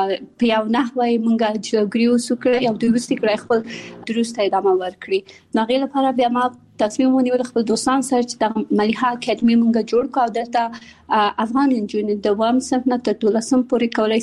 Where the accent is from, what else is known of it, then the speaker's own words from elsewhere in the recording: Kabul, Afghanistan; also born or lived in Pakistan; د مليحه اکاډمي بنسټ ایښودونکې یم. زه په کابل کې زیږیدلی یم او خپل ابتدایي تعلیمات مې په پاکستان کې کړی او بیا ثانوي او بیرته پوهنتون مې په کابل کې ویلی ده.